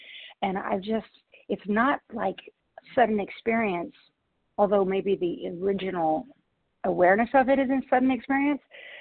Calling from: Washington, United States; I'm calling from Washington State, recovered compulsive overeater.

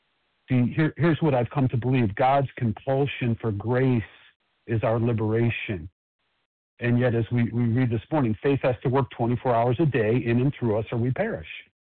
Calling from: Chicago, Illinois, United States; I'm a recovered compulsive overeater. I'm calling from Chicago.

